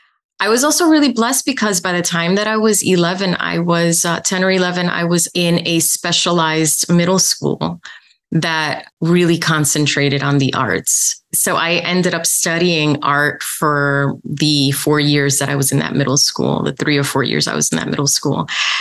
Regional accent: New York City, New York, United States; I was really, really blessed. I grew up in New York City, which is such a mecca of art.

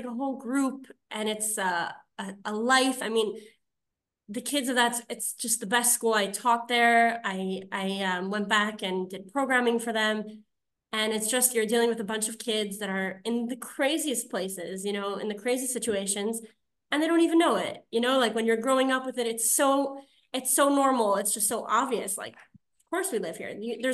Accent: Alaska, United States; So I grew up in Alaska, which I guess to everyone else sounds crazy, but to me was just normal life. My parents moved there in 1991.

